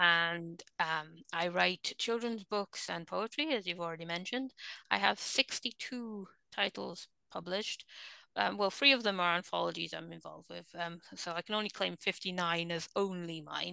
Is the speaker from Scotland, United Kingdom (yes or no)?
no; Wales, United Kingdom; Well, I'm Welsh, and poetry and music are very big in Welsh culture.